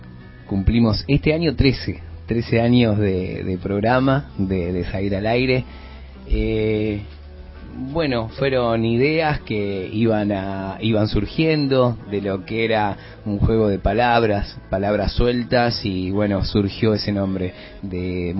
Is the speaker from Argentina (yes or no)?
yes; Rafael Obligado, Buenos Aires, Argentina; tengo los mejores recuerdos de mi pueblo, de la gente del pueblo, y como siempre digo, siempre en Rafael Obligado nos faltaron cosas.